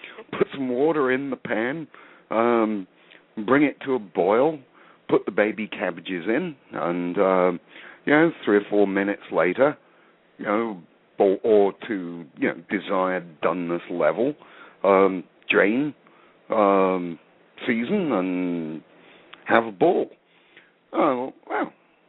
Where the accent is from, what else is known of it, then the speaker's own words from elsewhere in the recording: United Kingdom; now in United States; You can probably tell by my accent. I grew up in Britain, so I'm one of like the 0.001% of the population